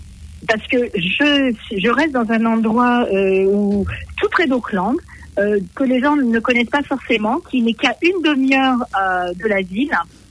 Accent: Provence-Alpes-Côte d'Azur, France; Je viens de la Côte d'Azur

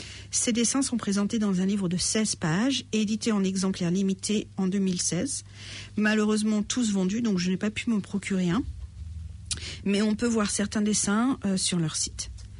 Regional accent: Nantes, Pays de la Loire, France; je suis aussi de Nantes.

